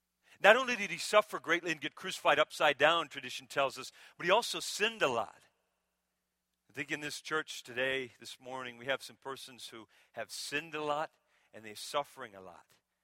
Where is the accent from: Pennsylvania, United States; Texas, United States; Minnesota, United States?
Minnesota, United States; Some of these weak sauce Southerners, I love you Southerners, I'm from Minnesota.